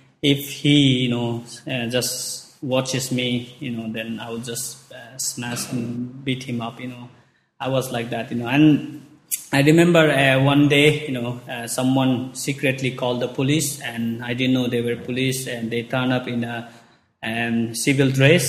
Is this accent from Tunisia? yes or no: no; Nepal; I am from Nepal, and I was raised in the Orthodox Hindu family.